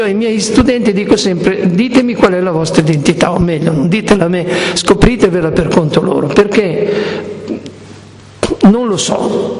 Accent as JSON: {"language": "Italian", "town": "Noli", "region": "Liguria", "country": "Italy", "tie": "born or raised there", "said": "quando io sono cresciuto a Noli in Liguria"}